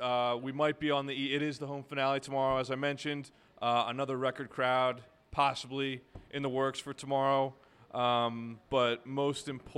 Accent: Philadelphia, Pennsylvania, United States; you and I are both from Philadelphia.

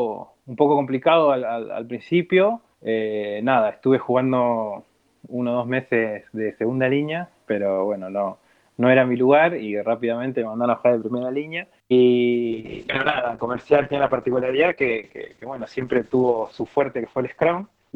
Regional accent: Mar del Plata, Buenos Aires Province, Argentina; born there; ya a los 21 me vine para Mar del Plata, que es donde realmente yo nací, pero bueno, tengo mitad y mitad de familia en cada lado.

